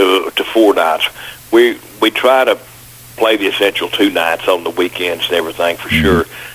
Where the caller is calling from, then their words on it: Houston, Texas, United States; Actually, I'm still in my my home in Houston, Texas.